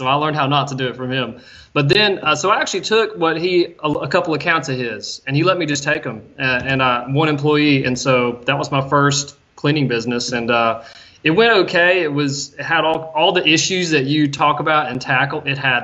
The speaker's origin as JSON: {"language": "English", "region": "Tennessee", "country": "United States", "tie": "born or raised there", "said": "I grew up in Tennessee right next door."}